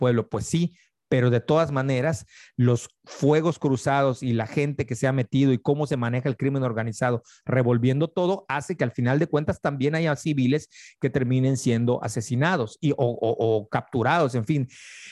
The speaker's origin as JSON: {"language": "Spanish", "country": "Mexico", "said": "sí creo que tiene contrastes culturales de cómo lo vemos nosotros como mexicanos o como latinoamericanos y cómo lo ven ellos"}